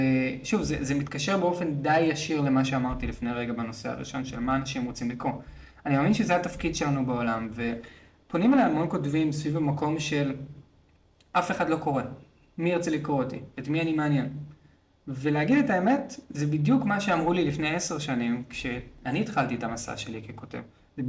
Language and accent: Hebrew; Tel Aviv, Tel Aviv District, Israel; גדלתי בצפון תל אביב, וכי ילד בגיל 14-15